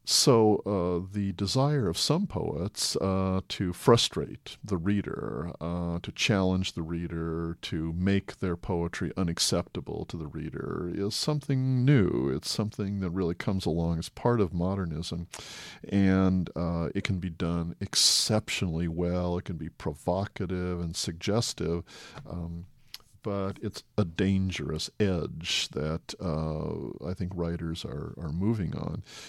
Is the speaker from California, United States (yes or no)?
yes; Los Angeles, California, United States; I first got interested in poetry when I was growing up in Los Angeles, and the Beat Generation had just come to town